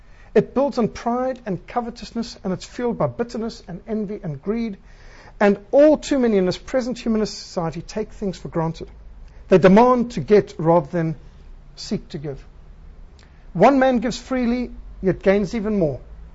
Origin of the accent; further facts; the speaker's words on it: Cape Town, Western Cape, South Africa; born there; I was born in Cape Town because my parents' pockets were picked in Cape Town Harbour of wallets, checkbook, cash, and passports.